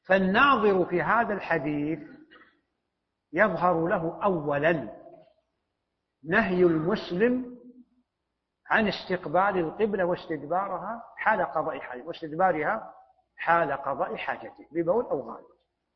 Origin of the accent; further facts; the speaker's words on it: Saudi Arabia; فشرق البلد، شرق بلادنا السعودية